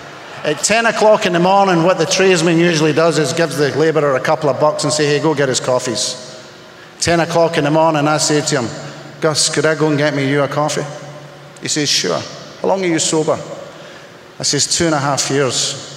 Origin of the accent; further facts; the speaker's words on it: Scotland, United Kingdom; I'm Scottish as all hell, eh?